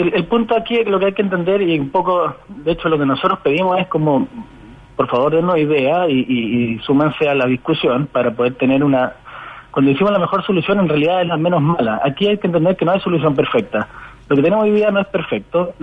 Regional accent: Santiago, Santiago Metropolitan Region, Chile; nos va a costar menos como santiaguinos transportarnos

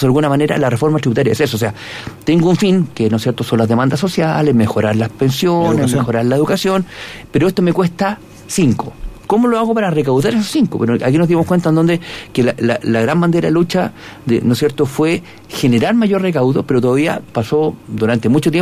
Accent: Valdivia, Los Ríos, Chile; yo soy de Valdivia

